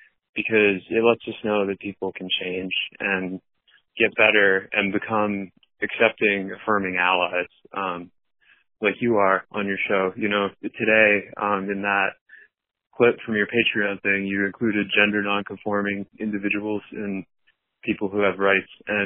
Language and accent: English; Maine, United States; I prefer if you believe my last name. I'm from Central Maine. I am a trans woman